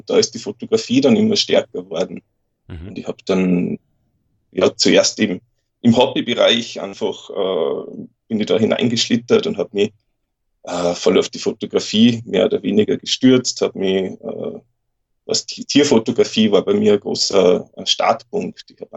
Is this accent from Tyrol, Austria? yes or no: no; Salzburg, Austria; also born or lived in Vienna; bin zurück nach Salzburg in meine Heimat kommen.